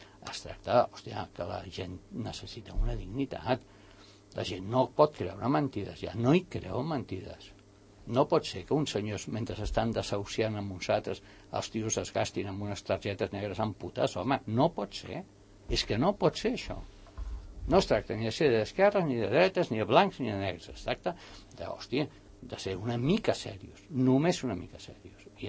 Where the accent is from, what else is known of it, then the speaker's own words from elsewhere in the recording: Catalonia, Spain; a mi com a català